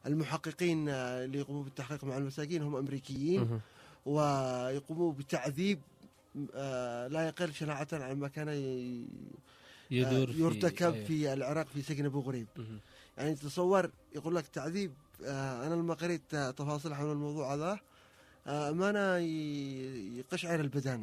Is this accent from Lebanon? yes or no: no; Yemen